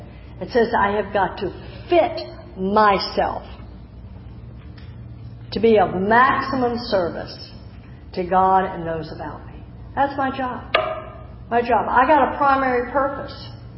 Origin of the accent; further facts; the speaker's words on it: Texas, United States; also born or lived in California / Washington; now in Jacksonville, United States; Now, since I've moved to the South, in Jacksonville, I grew up in Texas. Since I'm in Florida now, when I was living in California and Washington State